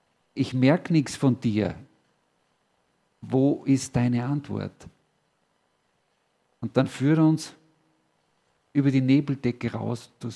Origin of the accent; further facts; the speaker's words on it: Upper Austria, Austria; Ich komme aus Oberösterreich.